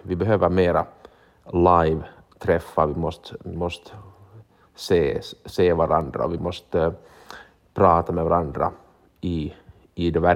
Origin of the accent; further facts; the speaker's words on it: Finland; alla vaccin som vi finländare borde få